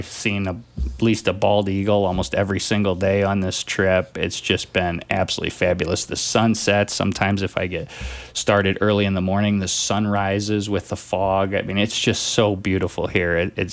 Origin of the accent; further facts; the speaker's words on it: Missouri, United States; I grew up near St. Louis. The Mississippi River's been a big part of my life growing up